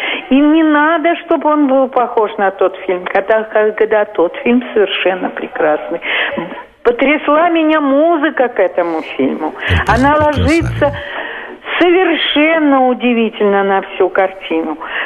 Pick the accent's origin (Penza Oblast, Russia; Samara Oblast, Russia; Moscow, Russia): Moscow, Russia; я из Москвы.